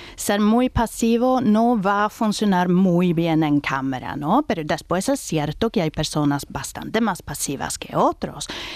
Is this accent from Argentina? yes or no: no; Sweden; Spanish is a second language; Es que yo, como soy sueca, a veces, ¿sabes? Los idiomas mezclo mucho.